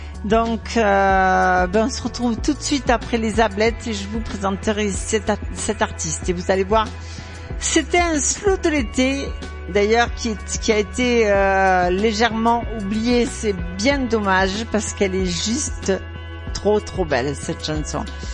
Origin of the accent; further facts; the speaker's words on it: Occitanie, France; Alors Fumel, vous entendez mon accent? Eh ben Fumel, c'est pas loin. Donc moi c'est le Lot, Fumel c'est le Lot et Garonne.